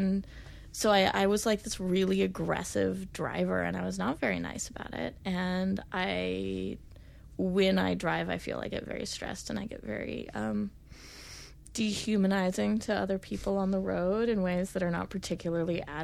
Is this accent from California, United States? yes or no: yes; California, United States; I grew up in California.